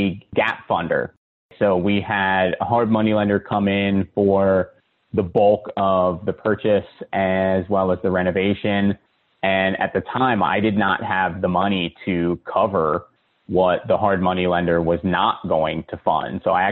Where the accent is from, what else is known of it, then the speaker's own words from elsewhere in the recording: Philadelphia, Pennsylvania, United States; now in Charlotte, United States; I'm originally from Philadelphia. That business is in the greater Philadelphia area.